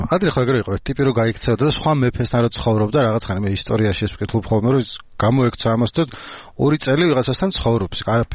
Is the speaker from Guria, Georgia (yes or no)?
no; Imereti, Georgia; იმერეთიდან ვარ მაგრამ იქნება გამოქცევა მომიდეს